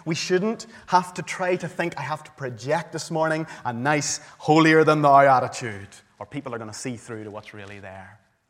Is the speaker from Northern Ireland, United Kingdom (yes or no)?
yes; Northern Ireland, United Kingdom; born there; I have a birth certificate that says that I was born in South Tyrone Hospital in Northern Ireland. And because I'm born in Northern Ireland, like many of you here, I'm entitled to both British and Irish citizenship.